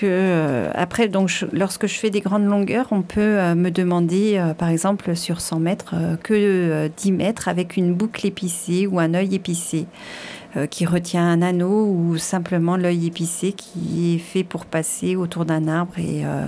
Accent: Pays de la Loire, France; Oui, je viens de Vendée.

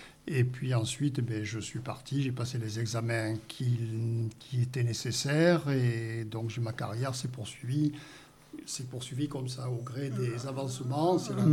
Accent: Libourne, Nouvelle-Aquitaine, France; also born or lived in Périgueux; moi, je suis né à Périgueux et parti très rapidement. Puisque mes parents se sont installés à Libourne et donc j'ai fait toute mon enfance en Gironde.

